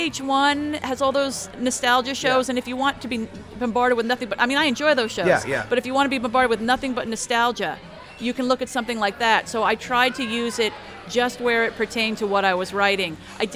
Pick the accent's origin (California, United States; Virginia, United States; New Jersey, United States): New Jersey, United States; And because I was from New Jersey and they were all New Yorkers, I was just instantly not going to be in the club.